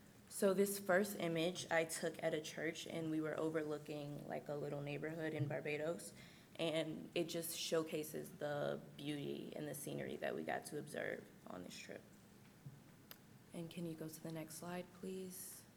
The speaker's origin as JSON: {"language": "English", "town": "Chicago", "region": "Illinois", "country": "United States", "said": "I am from Chicago, Illinois. I'm a senior here at NIU"}